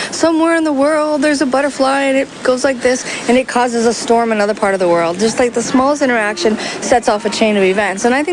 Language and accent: English; United States; I'm American, right?